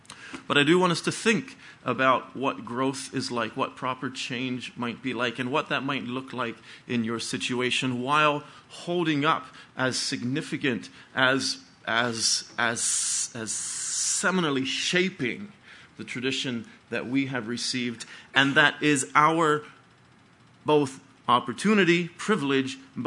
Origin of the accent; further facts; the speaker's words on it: Pennsylvania, United States; I grew up in Beachy Amish Church in Lancaster County, Pennsylvania